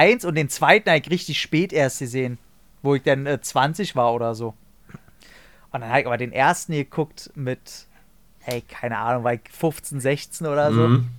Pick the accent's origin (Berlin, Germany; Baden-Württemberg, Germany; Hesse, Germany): Berlin, Germany; ich komme zwar aus Marzahn, das ist ja Detroit.